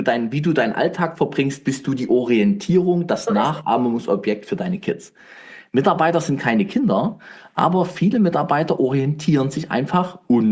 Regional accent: Leipzig, Saxony, Germany; ich bin ja Leipziger

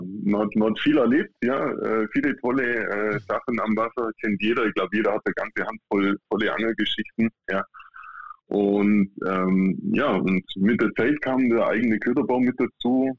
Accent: Memmingen, Bavaria, Germany; ich komme aus dem Raum Memmingen, unten, also ganz unten im Süden. Ich habe eine gute halbe Stunde nach Lindau am Bodensee.

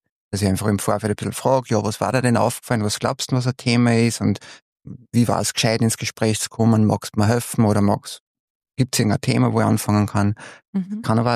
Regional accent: Steyr, Upper Austria, Austria; Ich bin aus Steyr

